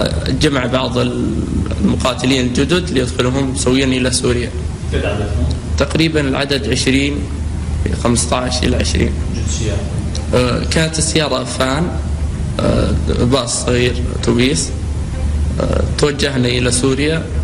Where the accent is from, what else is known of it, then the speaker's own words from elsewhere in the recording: Saudi Arabia; من السعودية، ووالدي يشتغل في التجارة